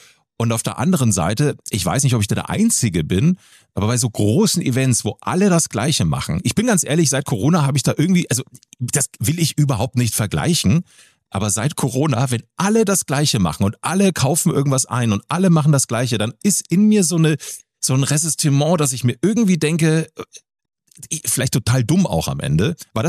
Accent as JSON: {"language": "German", "town": "Munich", "region": "Bavaria", "country": "Germany", "said": "So, wie gesagt, ich komme aus München."}